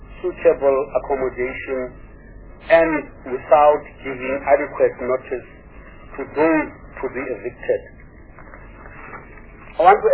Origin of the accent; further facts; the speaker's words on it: Free State, South Africa; I come from the Free State, I know, can take you there.